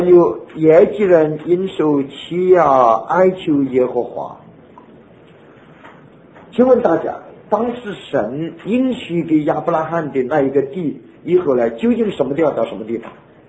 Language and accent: Chinese; China; 你要一木直大厦，我们中国人讲，我们要做柱子，不要做绳子